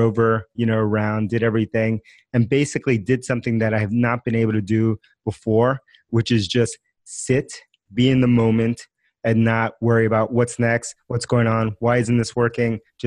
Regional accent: Forest Hills, New York, United States; I grew up in Queens, New York, and in the town right next

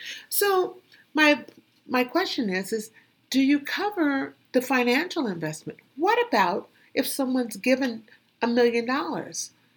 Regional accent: California, United States; now in Los Angeles, United States; because I am a Californian.

